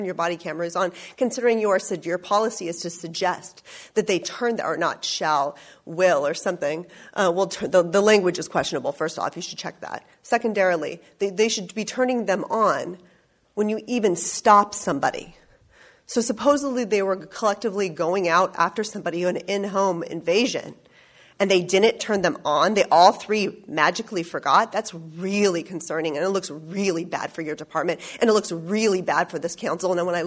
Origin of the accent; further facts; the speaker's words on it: California, United States; I grew up in the Placer County area. My family still lives in Roseville.